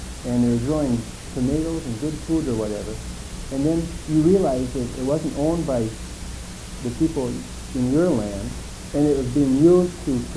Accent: Iowa, United States; The best way to turn that around is, I come from Iowa.

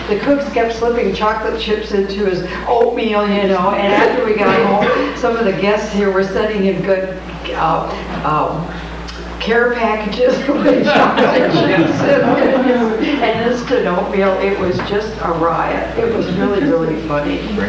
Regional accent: Bellingham, Washington, United States; Our first … from Bellingham, Washington.

